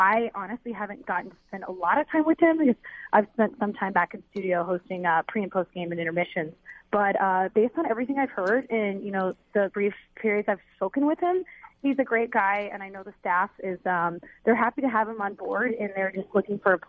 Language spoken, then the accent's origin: English; Denver, Colorado, United States; I'm from Denver, so I you know, grew up in this town.